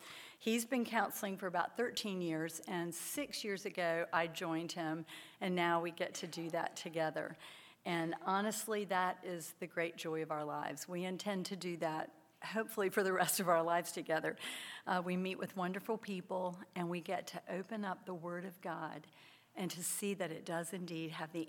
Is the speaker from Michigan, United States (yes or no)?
no; Winston-Salem, North Carolina, United States; I was born and raised here in Winston, so this is my hometown. I grew up going to the Greek Orthodox Church here in town.